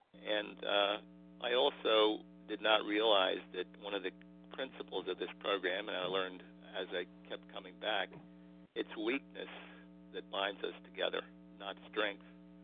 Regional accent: West Chester, Pennsylvania, United States; from Westchester, Pennsylvania

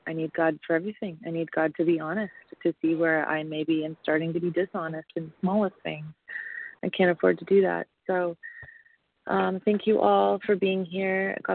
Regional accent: Franklin, Tennessee, United States; grateful recovering food addict and compulsive overeater, and I am from Franklin, Tennessee.

